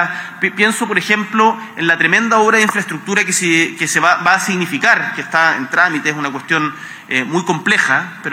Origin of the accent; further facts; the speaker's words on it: Chile; Nosotros ya no podemos decir vengo de Chile, un país pequeño, sino que somos un país mediano.